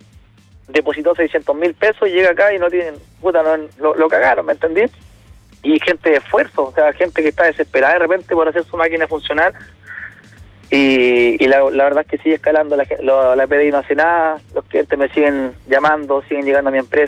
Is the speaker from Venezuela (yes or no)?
no; Concepción, Biobío, Chile; Yo soy de Concepción.